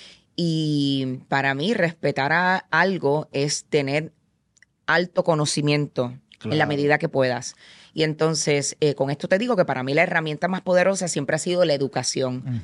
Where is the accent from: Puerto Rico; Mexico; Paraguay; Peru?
Puerto Rico; Peñuelas; Y mi pueblo es el, no sé si sabes, pero el sí. Valle de los Flamboyanes, pero también es la capital del güiro, Peñuelas.